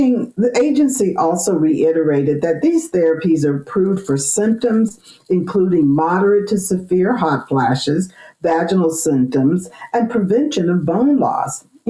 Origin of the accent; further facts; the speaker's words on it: California, United States; I am airing from Sacramento, California, actually my home state.